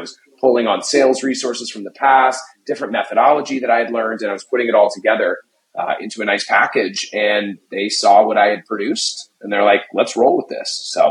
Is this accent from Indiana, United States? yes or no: no; Seattle, Washington, United States; also born or lived in Kansas; So I am from the Emerald City of Seattle.